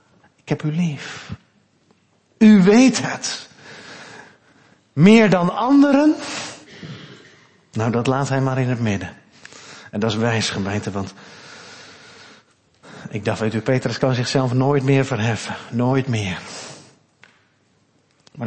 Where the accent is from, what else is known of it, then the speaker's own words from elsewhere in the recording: Gelderland, Netherlands; Ik kom zelf van de Veluwe, daar gebruiken we wat minder woorden.